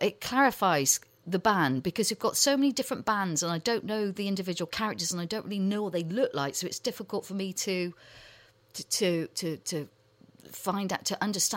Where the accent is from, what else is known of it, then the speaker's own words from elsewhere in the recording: Ross-on-Wye, West Midlands, United Kingdom; I got really excited because it mentions my hometown, Ross and White.